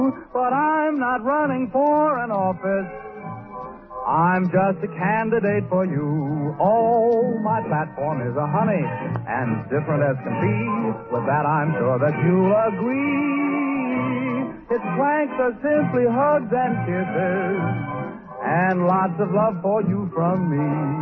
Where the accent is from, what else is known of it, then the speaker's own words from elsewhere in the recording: Omaha, Nebraska, United States; born there; Two, because I was born in Omaha.